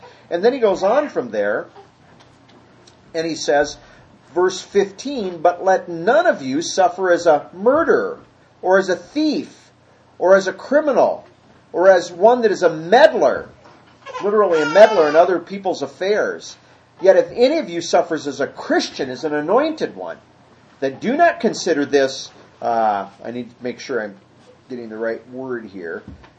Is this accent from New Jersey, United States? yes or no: no; Iowa, United States; Bible college professor that I knew when I was growing up in Iowa